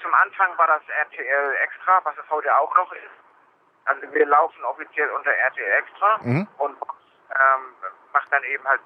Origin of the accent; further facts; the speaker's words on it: Hamburg, Germany; also born or lived in Schenefeld; Also geboren bin ich ja in Hamburg. Groß geworden bin ich auch in Hamburg. Und bin in Hamburg selbst ein bisschen umgezogen. Zum Schluss habe ich die letzten 10 Jahre in Schenisfeld gewohnt, das ist bei Hamburg, und von da aus bin ich dann 2004